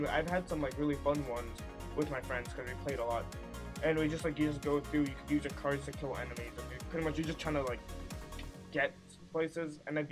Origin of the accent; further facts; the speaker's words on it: Jamaica; And the thing is, I'm from Jamaica, and I go to the beach like every single year.